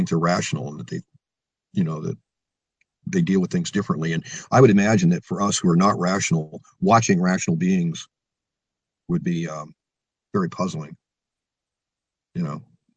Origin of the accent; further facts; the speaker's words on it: Montana, United States; I'm from Montana, okay? And I grew up in a time when nobody really had an answer for any of this.